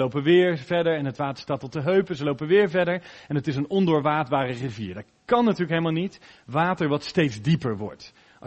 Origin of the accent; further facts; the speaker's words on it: Maassluis, South Holland, Netherlands; now in Houten, Netherlands; Het heet in Maassluis, waar ik vandaan kwam, heet dat De Schakel.